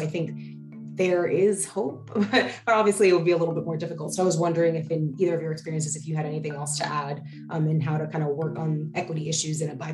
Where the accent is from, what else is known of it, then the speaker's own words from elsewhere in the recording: Dominican Republic; And I'm also from the Dominican Republic, so I didn't know that about you.